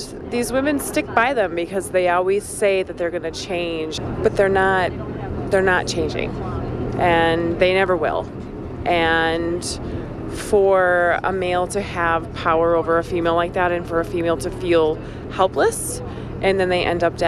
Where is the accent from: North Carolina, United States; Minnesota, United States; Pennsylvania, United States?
Minnesota, United States; Bemidji; I'm from Bemidji, Minnesota, and I am marching for domestic violence.